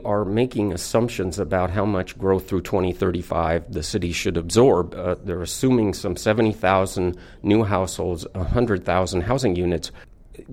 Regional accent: Seattle, Washington, United States; I love Seattle. I probably have taken it for granted in some respects because I've lived here all my life in the area.

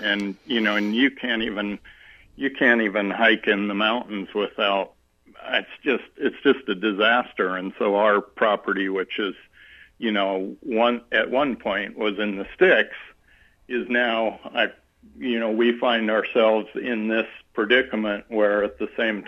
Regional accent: Colorado, United States; And I'm from Colorado originally, and when I go back there

